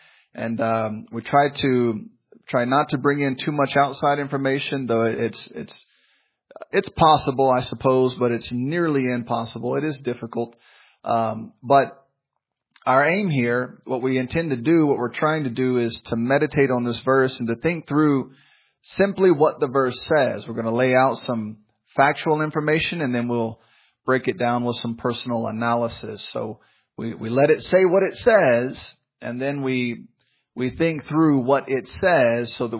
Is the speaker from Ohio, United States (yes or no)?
no; Memphis, Tennessee, United States; I grew up in Memphis, Tennessee. We've been through tornadoes.